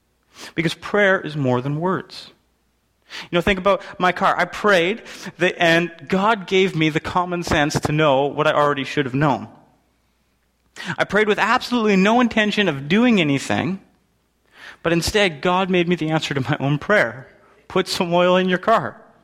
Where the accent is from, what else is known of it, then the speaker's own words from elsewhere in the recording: Alberta, Canada; See, I grew up in Alberta. I'm a prairie boy, and so this image of harvest really connects with me. I grew up in what looked like the middle of nowhere.